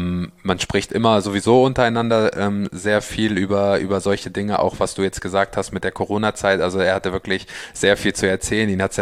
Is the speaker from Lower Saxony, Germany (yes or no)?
yes; Bad Harzburg, Lower Saxony, Germany; Nee, ich bin in Bad Harzburg aufgewachsen.